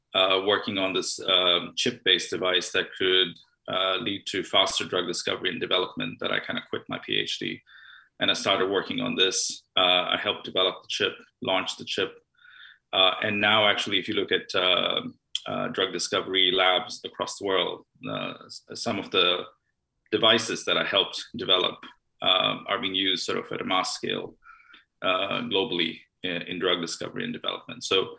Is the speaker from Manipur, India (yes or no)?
no; Mumbai, Maharashtra, India; born there; So I was born in India, in Mumbai, or Bombay, as it says on my birth certificate. I spent a fair bit of my life in India.